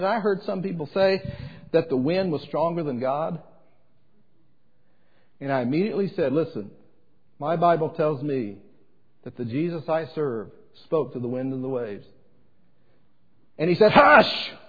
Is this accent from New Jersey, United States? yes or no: no; Huntsville, Alabama, United States; I'm really not afraid of a tornado because I grew up in Huntsville, Alabama, and that's Tornado Alley.